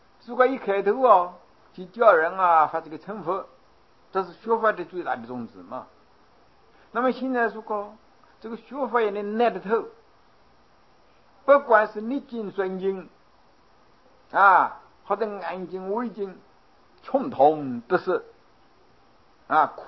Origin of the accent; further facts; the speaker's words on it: China; 我们中国人也还是有话嘛，新年无事哦，当着49年之非也。